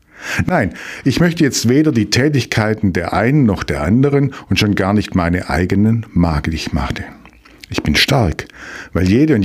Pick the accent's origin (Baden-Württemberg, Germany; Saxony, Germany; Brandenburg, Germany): Baden-Württemberg, Germany; Ich bin Schwabe.